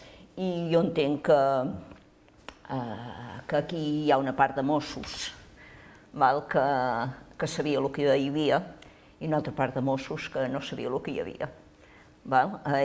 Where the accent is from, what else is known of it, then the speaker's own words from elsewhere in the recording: Catalonia, Spain; en molts aspectes, som catalans i callem, i no ens hi posem